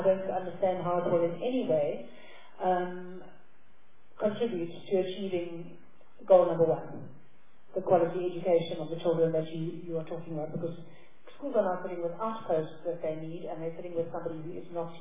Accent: Eastern Cape, South Africa; I'm from Eastern Cape

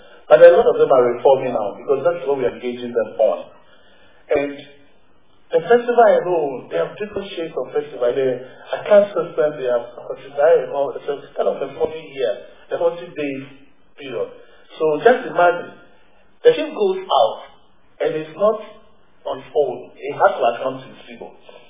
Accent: Accra, Greater Accra, Ghana; English is a second language; I am a Ghana, I come from Accra.

